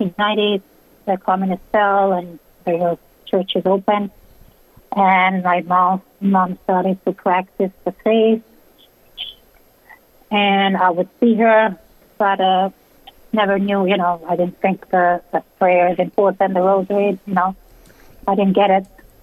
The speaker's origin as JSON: {"language": "English", "country": "Albania", "tie": "born or raised there", "second_language": "English", "said": "I come from from Albania, a communist country. I grew up without religion, no churches."}